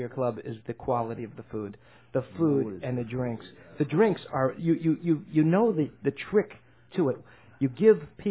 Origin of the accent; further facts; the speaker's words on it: New York, United States; it's a two-floor story, and I come from New York.